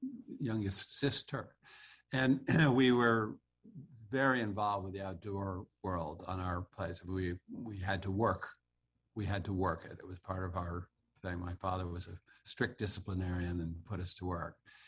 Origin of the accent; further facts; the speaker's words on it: Massachusetts, United States; I actually, as I said, I grew up in the Berkshires